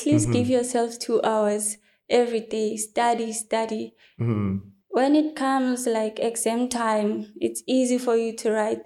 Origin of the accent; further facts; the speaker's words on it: Johannesburg, Gauteng, South Africa; from Johannesburg in Midrand at Ivory Park.